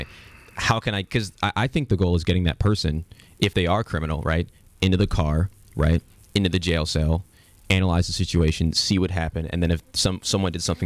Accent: Chicago, Illinois, United States; growing up in Chicago, there were lots of protests, lots of political action groups that were against crime and violence in those neighborhoods.

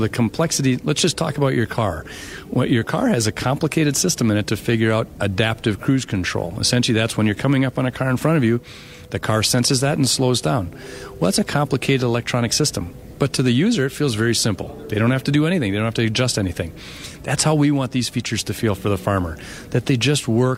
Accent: Marshfield, Wisconsin, United States; I grew up in Marshfield, Wisconsin, just outside, and went to Marshfield High School.

